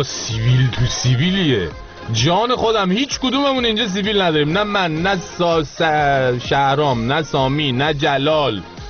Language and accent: Persian; Iran; ما ایرانی هستیم